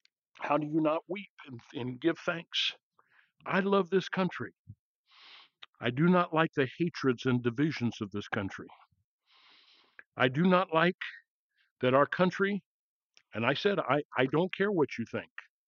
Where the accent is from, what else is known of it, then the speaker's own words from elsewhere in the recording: United States; I grew up on the Illinois, Mississippi, and Missouri, where they come together. I love those rivers.